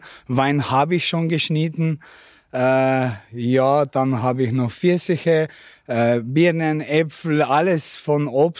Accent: Lenart, Slovenia; Ich komme aus Lenart.

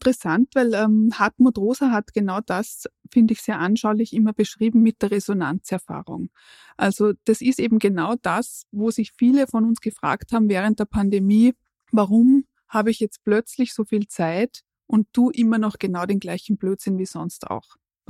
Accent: Salzburg, Austria; ich habe das schon so erlebt als Kind im Innergebirg

